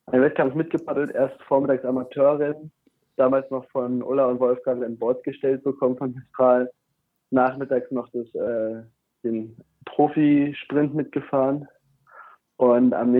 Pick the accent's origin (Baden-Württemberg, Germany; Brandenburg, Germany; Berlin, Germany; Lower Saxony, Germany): Brandenburg, Germany; Potsdam; bin 21 Jahre alt und komme erstmal aus Potsdam. Groß geworden auch in Potsdam.